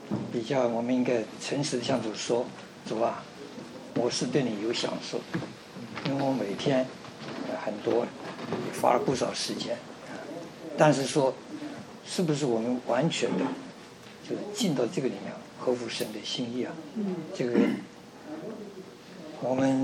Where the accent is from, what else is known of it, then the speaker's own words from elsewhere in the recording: China; 你说我们中国人的话，不管是台湾来的大陆来的，我们这个很多这些中国的一些传统文化在我们还是有影响的